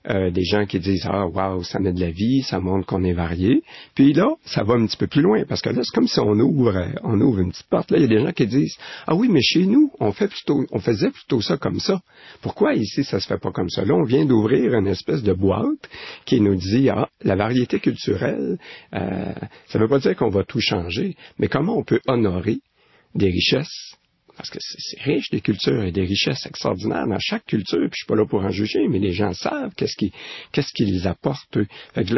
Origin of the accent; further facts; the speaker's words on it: Laval, Quebec, Canada; moi, je viens pas juste du Québec, je viens de Laval, je viens de Duvernay.